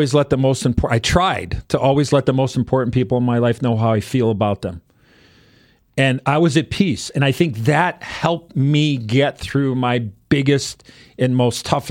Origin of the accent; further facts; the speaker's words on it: Chicago, Illinois, United States; When people told me I would never make it to the NHL because I was a kid from Chicago and I would never be able to play for the Blackhawks.